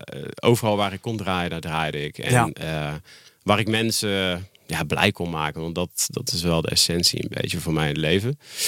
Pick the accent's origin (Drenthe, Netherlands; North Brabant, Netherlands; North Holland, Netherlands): North Brabant, Netherlands; Deurne; now in Den Bosch, Netherlands; Daar ben ik niet geboren. Nee, ik kom uit Deurne.